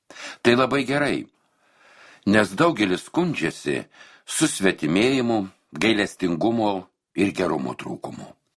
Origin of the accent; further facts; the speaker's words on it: Aukštaitija, Lithuania; nes aš tikra aukštaitė, o ji tikra žemaitė.